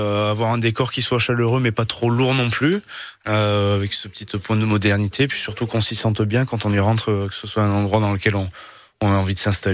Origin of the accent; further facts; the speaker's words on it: Tarbes, Occitanie, France; Je suis originaire de Tarbes